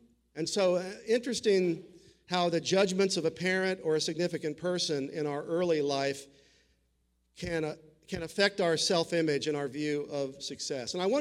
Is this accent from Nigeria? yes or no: no; Springfield, Missouri, United States; I grew up in Springfield, where Missouri, which is the headquarters of the Assembly of God